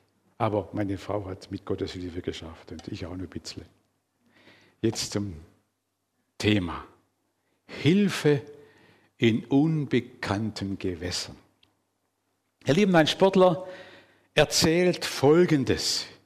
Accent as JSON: {"language": "German", "town": "Böblingen", "region": "Baden-Württemberg", "country": "Germany", "tie": "born or raised there", "said": "Ihr merkt an der Sprache, dass ich eher aus dem nördlichen Gebiet komme, aufgewachsen in der Nähe von Böblingen, Stuttgart. Also ursprünglich ein echter Schwabe, wirklich ein Schwab, nicht ein Schwab, ein echter Schwabe. Und dort auch aufgewachsen, zur Schule gegangen"}